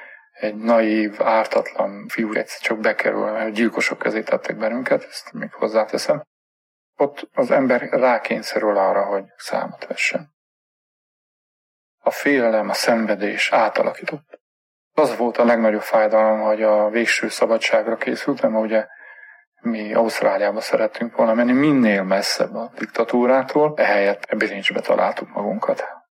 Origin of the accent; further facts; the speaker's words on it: Uileacu Șimleului, Sălaj, Romania; Erdélyből származom, ott születtem egy kis falucskában, Somlyó Újlak a neve.